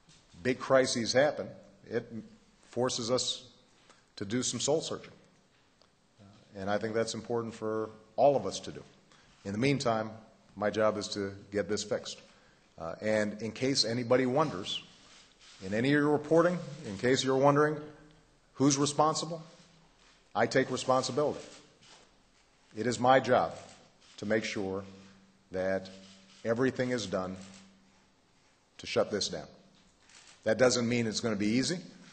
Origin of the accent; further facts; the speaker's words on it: Hawaii, United States; I grew up in Hawaii where the ocean is sacred.